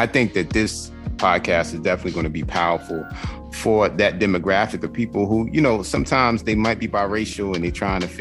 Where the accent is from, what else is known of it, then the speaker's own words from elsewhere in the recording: Queens, New York, United States; Like I grew up in South Jamaica, Queens. And the era I grew up in was the crack era, it was the 80s.